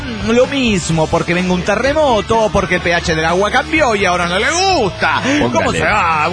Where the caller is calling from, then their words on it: Golden, Colorado, United States; de Golden, Colorado.